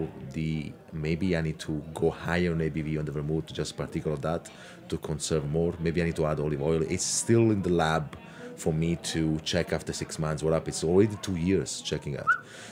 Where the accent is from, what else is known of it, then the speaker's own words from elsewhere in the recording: Basilicata, Italy; And we are Lucani. So I'm from Lucania, which is Basilicata, the old name. But I'm Lucano.